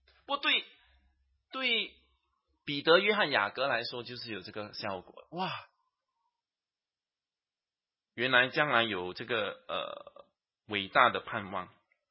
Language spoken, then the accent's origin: Chinese; Singapore; 我们新加坡人就比较实际一点啊，